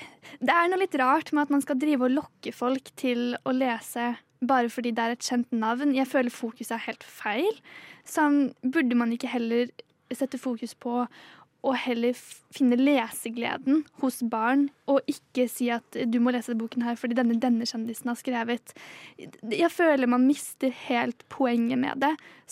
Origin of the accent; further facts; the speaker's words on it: Sarpsborg, Østfold, Norway; moved away as an adult; now in Oslo, Norway; Da jeg flyttet hjemmefra for nesten 2 år siden, da jeg flyttet fra Sarpsborg til Oslo for å studere